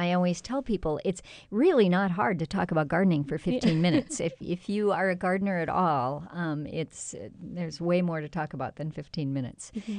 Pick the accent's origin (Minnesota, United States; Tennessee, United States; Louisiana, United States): Minnesota, United States; But the one thing that I keep thinking is that I grew up in Minnesota, and I just had a conversation with one of my family members, and they were talking about the quack grass.